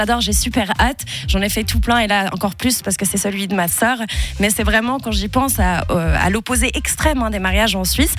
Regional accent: Libya; donc je viens de Libye, hein

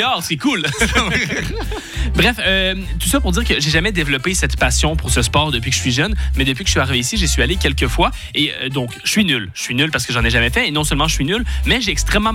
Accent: Canada; now in Switzerland; t'es Canadien, justement, pourquoi vous pensez que je suis parti du Canada? Je pensais que la Suisse était un pays plus chaud.

